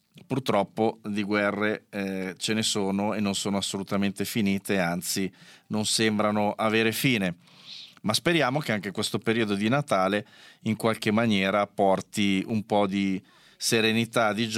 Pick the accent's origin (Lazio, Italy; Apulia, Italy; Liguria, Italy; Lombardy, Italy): Lombardy, Italy; Cislago; come dice il parroco del mio paese di Cislago, Don Maurizio